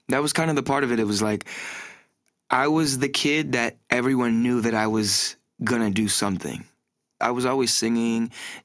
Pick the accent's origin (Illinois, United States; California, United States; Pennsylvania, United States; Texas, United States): California, United States; San Pedro; But growing up in San Pedro, I actually kind of got the pass because most people in the community knew who I was.